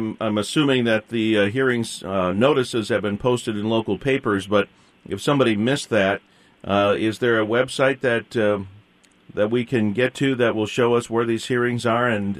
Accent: Wisconsin, United States; I'm a male from Wisconsin who doesn't hunt, fish, or trap. So I probably could be run out of the state for this.

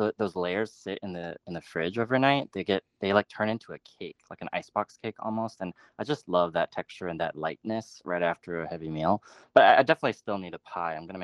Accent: the South, United States; banana pudding, I'm from the South, and that was a big dish at our Thanksgiving table.

